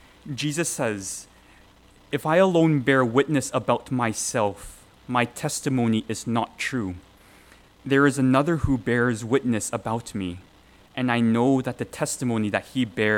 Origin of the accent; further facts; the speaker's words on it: Canada; as a Canadian citizen, that we are required to attend if you're above the age of 18 and if you are selected